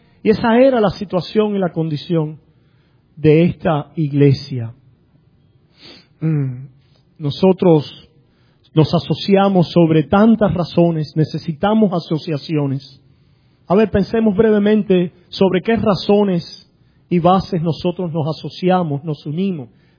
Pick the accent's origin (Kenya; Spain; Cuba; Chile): Cuba; moved away; yo hablo de mi experiencia como cubano. Me acuerdo cuando yo llegué a este país